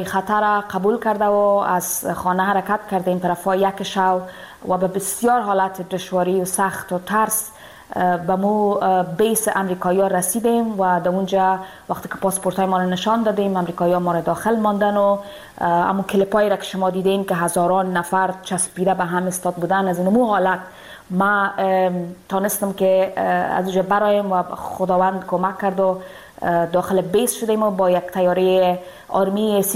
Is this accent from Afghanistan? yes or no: yes; Afghanistan; moved away; دیگه نمیتونم به افغانستان برم، دور از افغانستان هستم